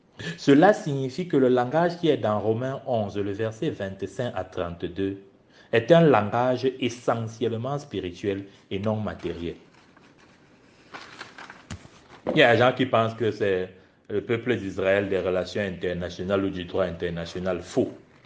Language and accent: French; Cameroon; Vous pensez que j'ai grandi au Cameroun. Je me revendique en première nationalité le Cameroun.